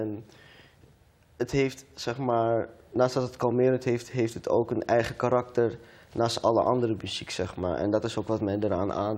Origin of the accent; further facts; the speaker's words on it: Amsterdam, North Holland, Netherlands; Ik kom uit de Bijlmer, 20 jaar oud. En ik dien God met heel mijn hart en heel mijn ziel.